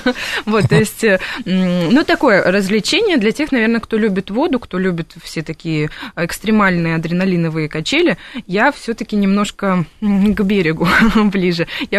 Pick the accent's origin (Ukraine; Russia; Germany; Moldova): Moldova; Transnistria; Я сама из Приднестровья. И я вот поступила в Москву по квоте.